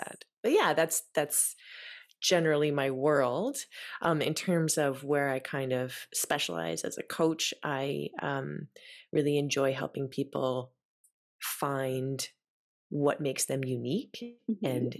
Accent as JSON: {"language": "English", "country": "Canada", "said": "As a Canadian, I struggle with this one."}